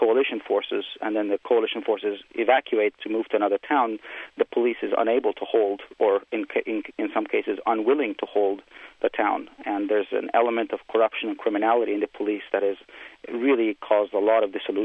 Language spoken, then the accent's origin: English; Kabul, Afghanistan; I grew up in Kabul, like all the other boys in Kabul flying kites